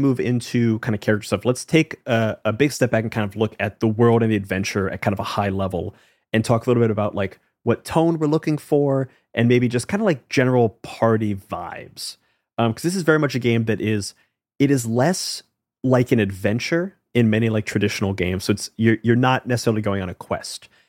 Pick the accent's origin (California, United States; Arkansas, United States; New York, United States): New York, United States; I will say, you know, as a New Yorker and as a lover of all things New York, both … Dylan all living in New York